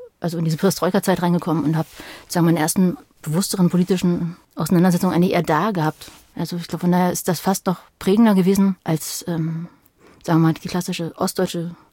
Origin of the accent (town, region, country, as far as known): Berlin, Germany; born or raised there